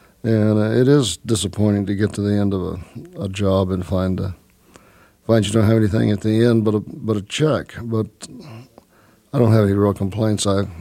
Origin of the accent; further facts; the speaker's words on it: Texas, United States; I grew up in Texas and never felt very much at home there.